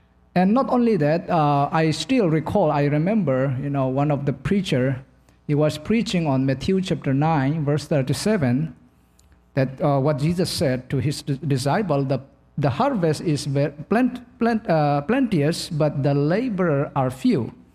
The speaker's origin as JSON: {"language": "English", "country": "Myanmar", "said": "I am from Burma, which is the Buddhist country."}